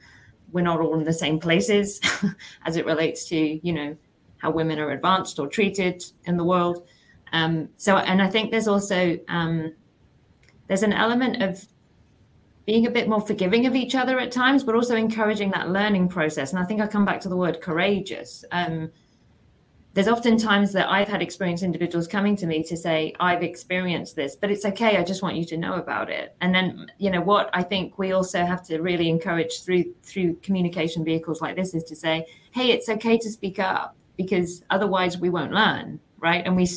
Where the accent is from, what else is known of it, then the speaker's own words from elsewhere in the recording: England, United Kingdom; I'm female, I'm English, you know, I've had a certain background